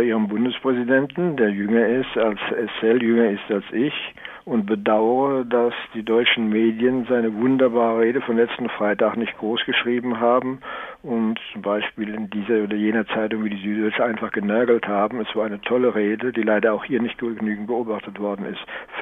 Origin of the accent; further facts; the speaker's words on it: France; German is a second language; now in Germany; Ich bin ein echter Franzose.